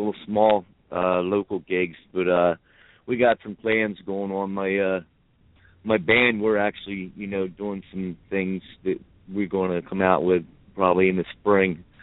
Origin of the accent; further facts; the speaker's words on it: Pennsville, New Jersey, United States; Yeah, I've been playing just mostly right here in my hometown of Pennsville, New Jersey.